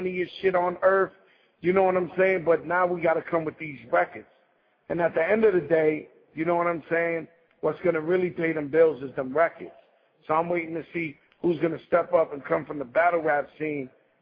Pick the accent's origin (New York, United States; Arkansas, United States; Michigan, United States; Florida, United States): New York, United States; New York City; Like I said, you know, going to Manhattan, I'm from the Bronx. Going to Manhattan was like going to Asia.